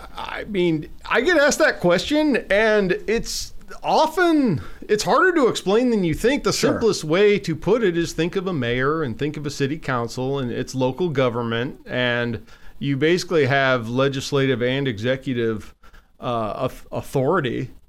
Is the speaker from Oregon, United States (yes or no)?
yes; Oregon, United States; I grew up in Southern Oregon. I worked in a plywood mill to help pay my way through college, and that college was Willamette.